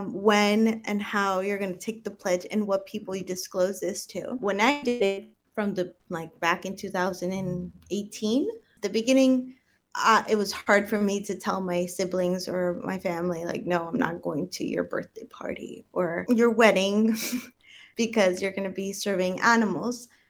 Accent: Colombia; English is a second language; I'm from Colombia, and my family was always trying to find ways to socialize.

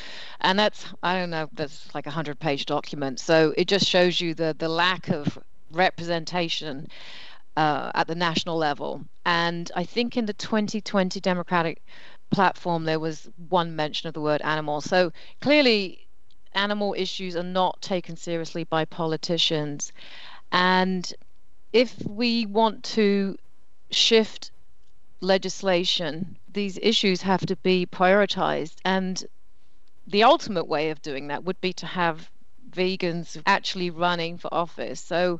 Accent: England, United Kingdom; also born or lived in Italy; now in New York, United States; I grew up in England and I've lived in Italy and then I moved to New York. So I've lived in a few different places and had exposure to different cultures.

